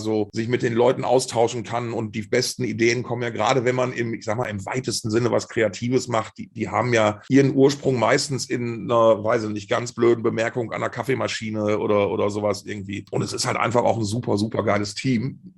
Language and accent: German; Essen, North Rhine-Westphalia, Germany; Essen, born and raised.